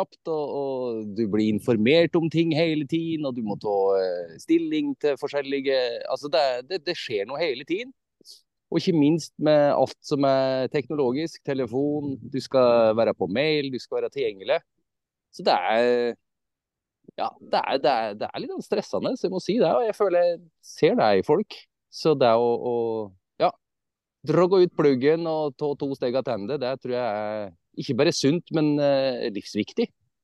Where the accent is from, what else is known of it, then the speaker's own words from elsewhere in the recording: Dombås, Innlandet, Norway; Jeg er oppvokst på Dombås.